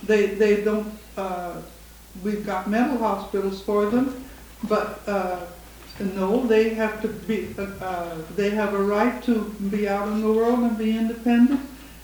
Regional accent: Portland, Oregon, United States; I'm from Portland, Oregon

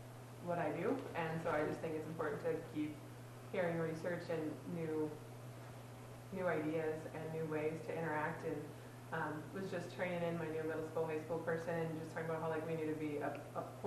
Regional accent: North Dakota, United States; now in Holden Village, United States; I live in Holden Village, and originally from North Dakota, though, but I've been here 15 months.

